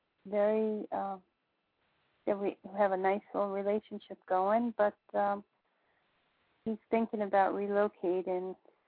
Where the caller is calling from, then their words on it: Boca Raton, Florida, United States; Florida. Boca Raton.